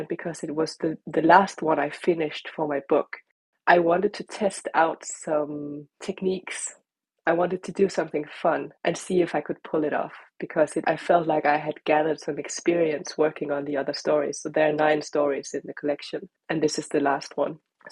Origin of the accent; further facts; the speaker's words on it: Denmark; first language Danish; English is a second language; So I'm Danish is my first language. I write first in Danish and then I rewrite into Norwegian.